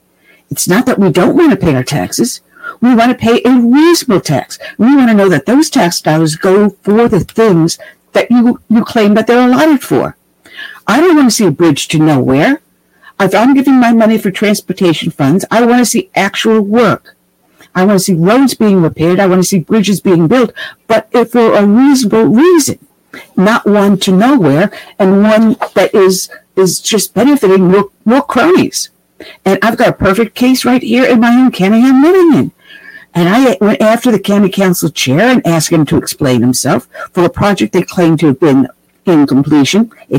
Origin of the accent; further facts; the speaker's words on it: New York, United States; moved away; born and raised in New York. I came to the South as soon as I could, but that didn't change my conservative values moving from state to state.